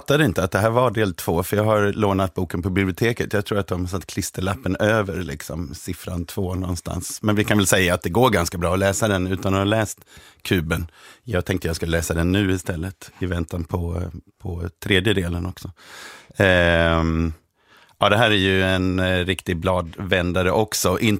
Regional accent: Skåne, Sweden; Ja, jag är ju från Skåne

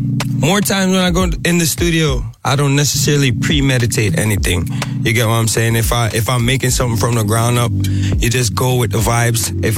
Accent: New York, United States; also born or lived in Bridgeport, Connecticut / Florida; So I'm from New York, but I call myself a nomad because I lived all over the place. I spent time in New York as a kid, moved to Bridgeport, Connecticut, which is another big Caribbean melting pot.

